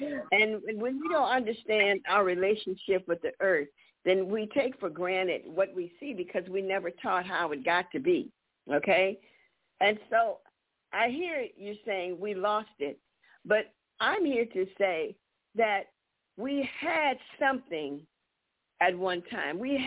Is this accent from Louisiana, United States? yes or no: yes; New Orleans, Louisiana, United States; see, I'm from New Orleans, and coming from New Orleans in the South, we were neighbors, and we shared